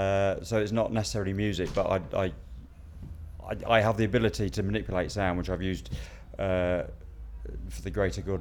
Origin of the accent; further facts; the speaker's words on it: Manchester, North West England, United Kingdom; And I come from Manchester.